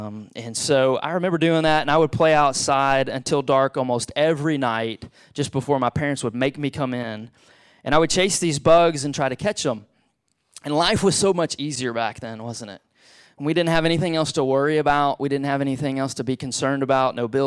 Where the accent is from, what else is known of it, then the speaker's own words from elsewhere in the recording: Beaumont, Texas, United States; also born or lived in Silsbee; now in Lufkin, United States; I got some great memories of growing up in Southeast Texas. I grew up in Beaumont, just 2 hours from here. Grew up in Silsby and Beaumont most of my life.